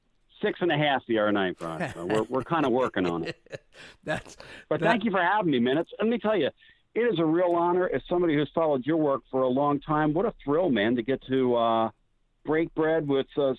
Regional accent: Pennsylvania, United States; and I come from Pennsylvania, so I maintain my Eagle fan allegiance, grew up in a Penn State family

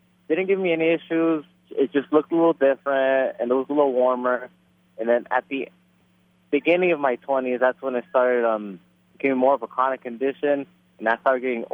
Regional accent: Los Angeles, California, United States; I grew up in Echo Park, right next to downtown Los Angeles. This has been my upbringing. Love this city.

